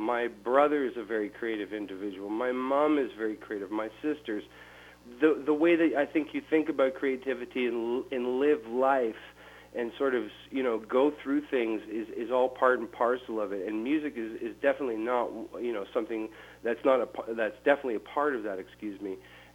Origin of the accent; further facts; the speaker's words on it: Canada; I am a Canadian Roman. I'm Slovak, is my background. My dad was born there. My mom was born here.